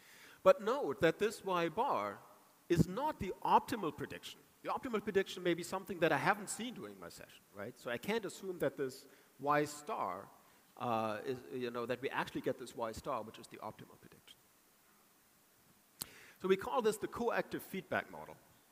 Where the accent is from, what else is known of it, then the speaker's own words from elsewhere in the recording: Germany; English is a second language; So I'm from Germany, my parents speak only German